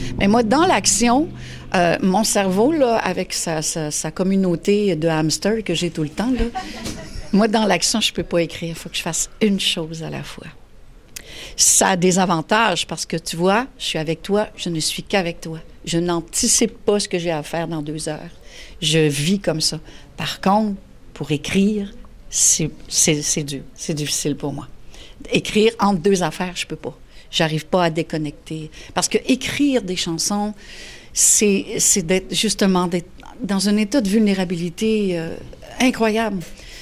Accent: Quebec, Canada; gaspésiennes aussi, mes enfants. C'est fort, les racines en région. Et c'est très bien comme ça. C'est notre accent, là, c'est le drapeau qu'on a dans notre gorge

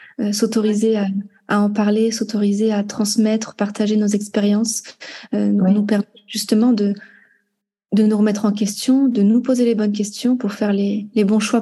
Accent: Algeria; Ah ouais, je suis algérienne et je suis française.

